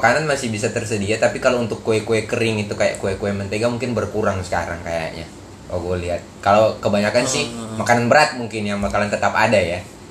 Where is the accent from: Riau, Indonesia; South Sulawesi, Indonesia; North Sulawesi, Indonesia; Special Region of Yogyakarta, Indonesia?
North Sulawesi, Indonesia; Persiapan dan kampung gue juga enggak terlalu jauh, masih di Sulawesi Utara.